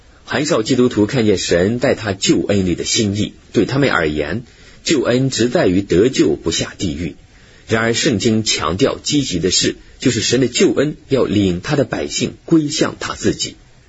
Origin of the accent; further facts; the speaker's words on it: northern China, China; born there; 我生在中国北方，冬天天气很严寒，许多年前我们的房间以煤炭取暖。